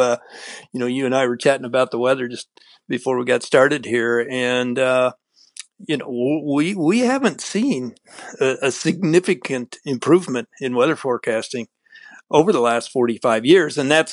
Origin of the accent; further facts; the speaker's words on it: Omaha, Nebraska, United States; I'm originally from the Omaha area, and so I've been making this trip out and back two or three times a year for the last 44 years.